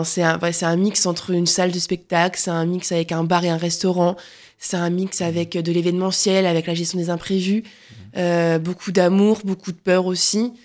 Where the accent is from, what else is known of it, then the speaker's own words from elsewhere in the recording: Colmar, Grand Est, France; alors que j'ai plaisir à revenir en Alsace, à Colmar, notamment dans ma ville natale.